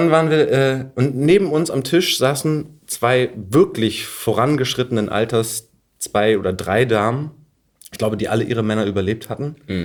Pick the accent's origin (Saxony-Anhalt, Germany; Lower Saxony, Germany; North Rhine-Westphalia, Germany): Lower Saxony, Germany; Worpswede; accent: northern German mix; Und ich selber bin ja so Wolfswede groß geworden und bei Bremen, genau.